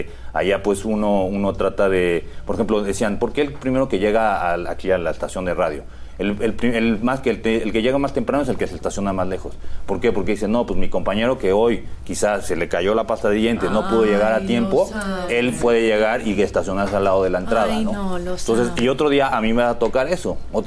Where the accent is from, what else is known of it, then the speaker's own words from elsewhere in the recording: Mexico; born there; mi linaje es 100% japonés, pero yo nací aquí en México.